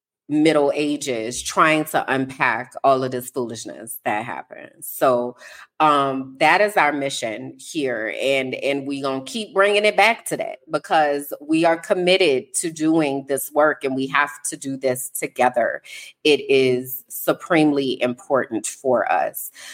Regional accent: New Orleans, Louisiana, United States; keep in mind, I'm from New Orleans.

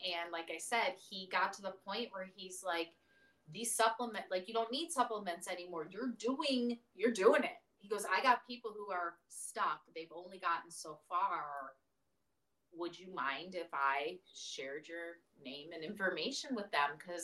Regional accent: Wisconsin, United States; And I grew up in Wisconsin.

